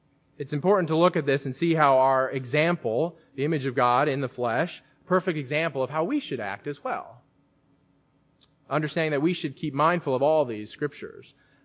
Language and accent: English; United States; I can't help but think of Americans because I haven't really traveled abroad, and I'm an American.